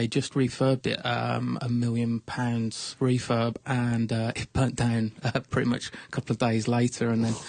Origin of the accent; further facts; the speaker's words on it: Birmingham, West Midlands, United Kingdom; we grew up in Birmingham, obviously, and went to the seaside.